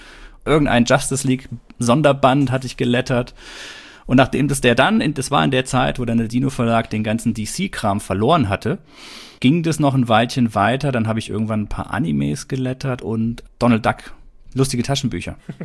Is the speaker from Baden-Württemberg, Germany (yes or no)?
yes; Stuttgart, Baden-Württemberg, Germany; Stuttgart, also ist ja die Gegend, wo ich herkomme.